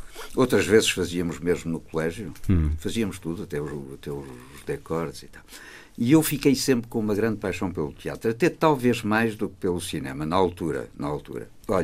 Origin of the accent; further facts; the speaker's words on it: Portugal; moved away as an adult; also born or lived in Brussels / Paris; quando saí de Portugal, com os tais 20 anos, e fui para Bruxelas